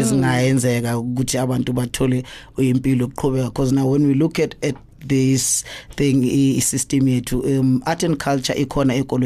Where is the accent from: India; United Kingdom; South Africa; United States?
South Africa; Gauteng; I'm from the East Rand, Ward 55.